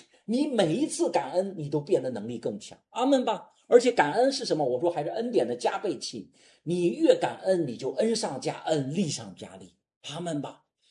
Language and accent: Chinese; China; 我们中国人是很抠的